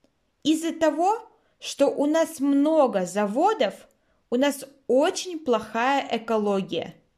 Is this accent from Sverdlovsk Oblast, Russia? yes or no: yes; Nizhny Tagil, Sverdlovsk Oblast, Russia; Мой родной город – это Нижний Тагил. В этом городе живут 358 тысяч человек. Для России это небольшой город. Нижний Тагил находится на Урале.